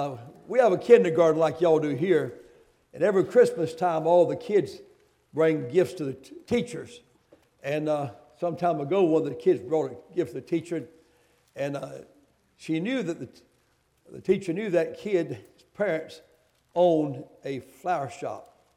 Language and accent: English; Mount Airy, North Carolina, United States; and I grew up in the Mount Airy area in a tobacco patch, and of course, as a long time ago